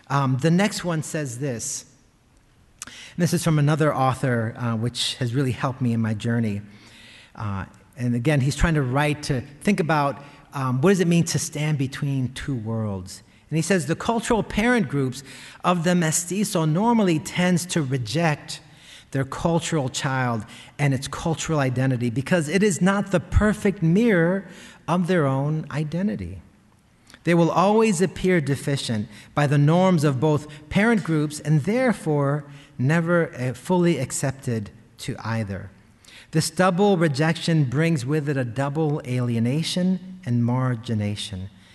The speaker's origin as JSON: {"language": "English", "country": "United States", "said": "part of my journey as an American Latino, right, who has this duality of cultures"}